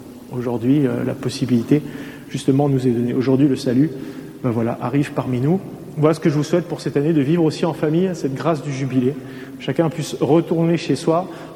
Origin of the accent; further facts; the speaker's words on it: the Alps, France; Moi, je viens des Alpes, ma mère est des Hautes-Alpes, donc les Alpes du Sud.